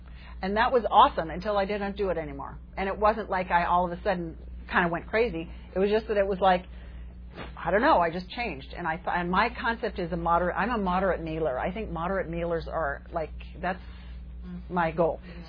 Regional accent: Manhattan Beach, California, United States; I can remember I grew up in Manhattan Beach and my mom and dad had charge accounts. This is so long ago in the 50s.

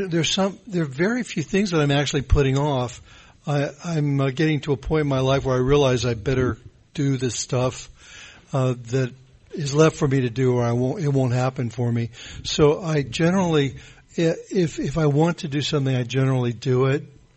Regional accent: Nashville, Tennessee, United States; also born or lived in Los Angeles; I'm from Nashville, Tennessee. I used to be from L.A. I got sober in L.A. in 1980

